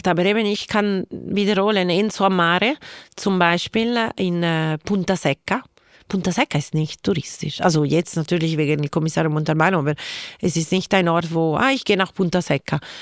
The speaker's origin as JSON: {"language": "German", "country": "Switzerland", "tie": "born there", "said": "Ich bin einfach in der Schweiz geboren, ich bin gewöhnt, wir sind verwöhnt."}